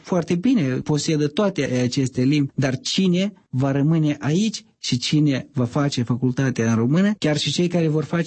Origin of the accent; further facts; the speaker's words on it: Moldova; Faptul că suntem moldoveni și punctum